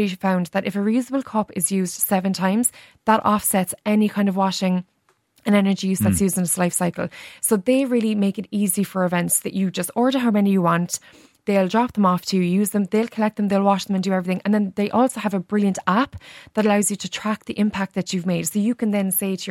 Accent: Mallow, Munster, Ireland; my hometown of Mallow

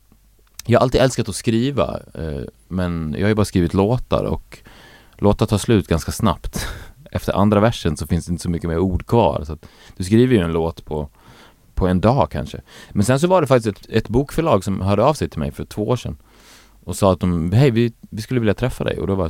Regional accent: Borlänge, Dalarna County, Sweden; Alltså jag hade de här starka drömmarna när jag var liten i Borlänge, och det var en väldigt isolerad plats på 90-talet

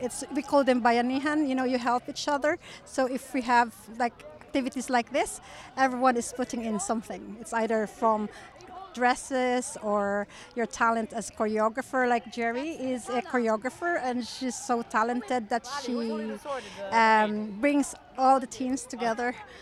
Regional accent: Philippines; now in Waterford, Ireland; Yeah, we're all from Philippines

